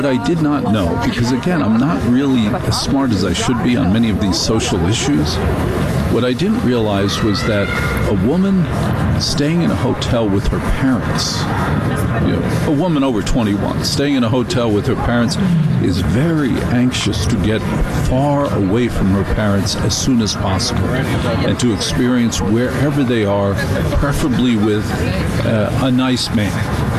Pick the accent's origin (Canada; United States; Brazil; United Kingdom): United States; New Jersey; Danielle was different than the girls I grew up with in Jersey, because the girls I grew up with in Jersey were named things like Karen and Diane and Carol.